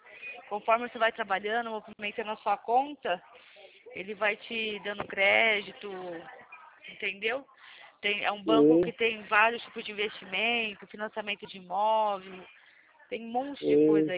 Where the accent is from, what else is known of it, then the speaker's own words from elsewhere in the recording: Atibaia, São Paulo, Brazil; De Atibaia.